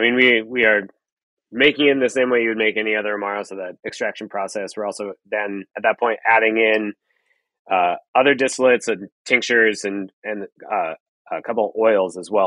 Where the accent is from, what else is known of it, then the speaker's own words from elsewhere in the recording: Canada; Being Canadian, obviously, that's important to me.